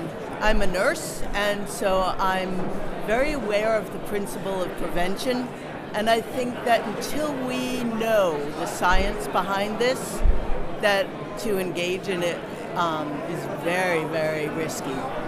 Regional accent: Cherry Valley, New York, United States; I'm from Cherry Valley, New York

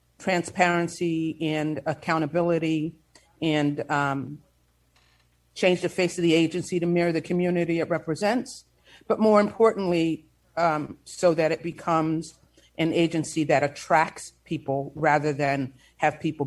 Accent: Hudson, New York, United States; born and raised in Columbia County in the city of Hudson.

